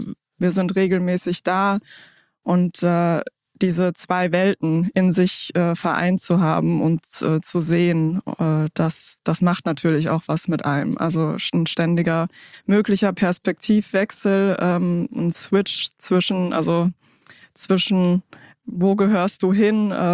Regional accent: Hesse, Germany; born there; Ich bin 38 Jahre alt, bin gebürtig aus Hessen. Mein Vater kommt aus Kenia, ist mit 21 Jahren nach Deutschland gekommen, hat meine Mutter kennengelernt beim Studium. Die kommt aus Deutschland bzw. aus Ostfriesland.

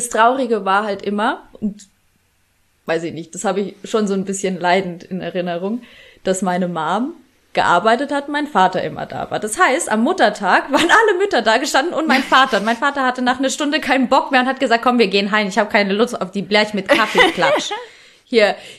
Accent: Bad Kissingen, Bavaria, Germany; Ich bin am Rande von Bad Kissingen groß geworden, ist ein Kurort. Nebendran ist der Stadtteil Winkels. Da bin ich in den Kindergarten gegangen

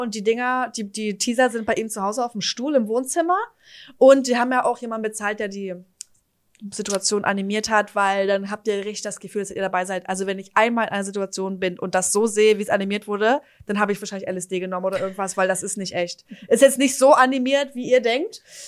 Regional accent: Forst, Germany; aus meiner Heimatstadt, aus meinem Geburtsstadt Forst, was niemand kennt

